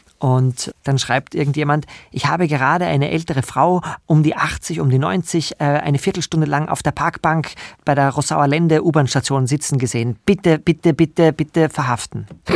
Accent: Graz, Styria, Austria; das war auch für meine Heimatstadt Graz

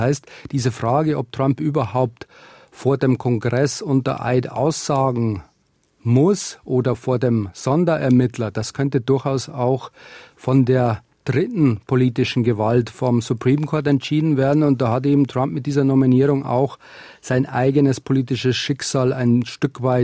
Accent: Germany; Wir müssen jetzt als Deutsche, als Europäer selber souveräner denken lernen.

